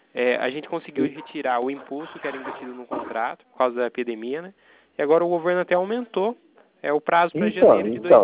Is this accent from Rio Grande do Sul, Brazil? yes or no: no; Itatiba, São Paulo, Brazil; eu sou daqui de Itatiba, entendeu? A gente é do interior de São Paulo